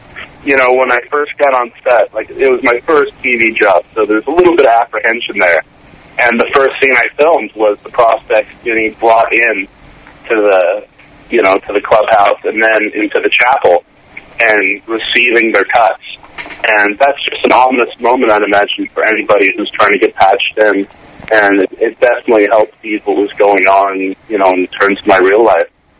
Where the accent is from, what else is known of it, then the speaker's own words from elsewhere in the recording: San Diego, California, United States; now in Los Angeles, United States; I was born and raised in San Diego and just moved to Los Angeles